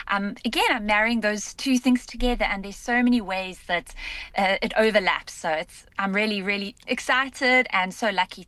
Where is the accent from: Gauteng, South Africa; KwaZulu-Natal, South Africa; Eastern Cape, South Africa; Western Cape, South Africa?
KwaZulu-Natal, South Africa; Durban; also born or lived in Harare, Zimbabwe; So I was born in Harare in Zimbabwe, but I moved to Durban when I was very young and I went to school here and did my undergrad and then moved away to Cape Town and Johannesburg for a few years. And I came back to Durban in about 2011.